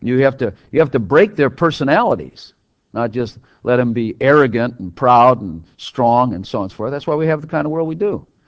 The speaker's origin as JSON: {"language": "English", "region": "Texas", "country": "United States", "tie": "born or raised there", "said": "I do not just think of America or just Texas or just my hometown here."}